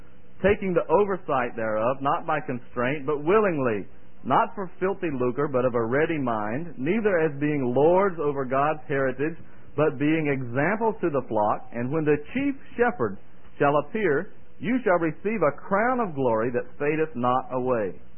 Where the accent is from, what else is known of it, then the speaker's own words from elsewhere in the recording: the South, United States; The grits, as good as they are, and as much as I like them, don't worry about me. I was raised in the South.